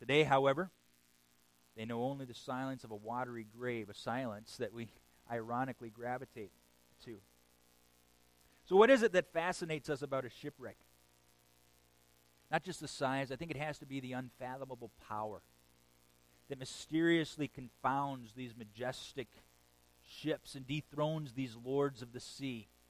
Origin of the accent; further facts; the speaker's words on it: Minnesota, United States; As most of you know, I grew up in Minnesota.